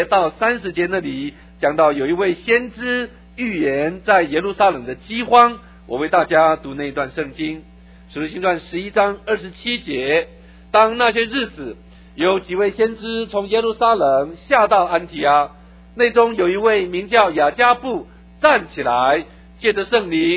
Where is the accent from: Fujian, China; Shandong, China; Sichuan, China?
Fujian, China; Putian; 再下来就是福建人，我是福建人，结果还有好多是莆田人